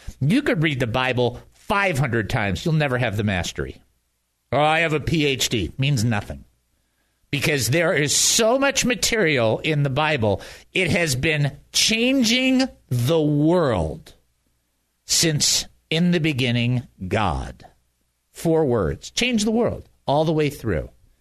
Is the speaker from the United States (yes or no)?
yes; Arizona, United States; You know, I'm from Arizona. I've spent a lot of time in Arizona, way too much time.